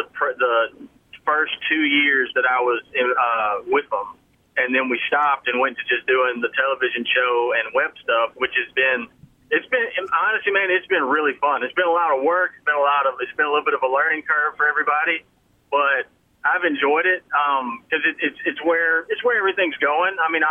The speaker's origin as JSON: {"language": "English", "region": "Mississippi", "country": "United States", "tie": "born or raised there", "said": "growing up in Mississippi, I've grown up my whole life where turkey season ends on May the 1st."}